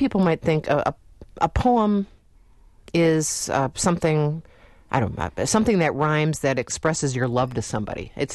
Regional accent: Appleton, Wisconsin, United States; I know my hometown of Appleton is doing that sort of thing too.

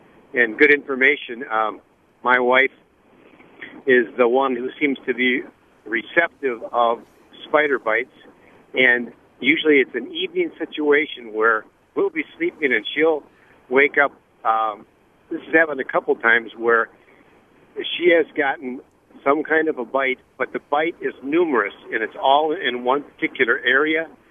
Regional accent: Oconomowoc, Wisconsin, United States; Hi. Actually, I'm from Oconomowoc.

